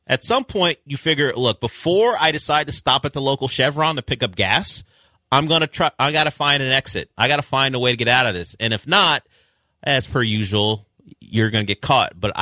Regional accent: California, United States; I come from Southern California, the capital of the world for police chases.

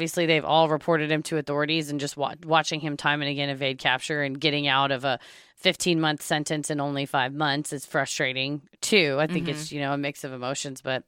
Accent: Norway; I started in my home country of Norway.

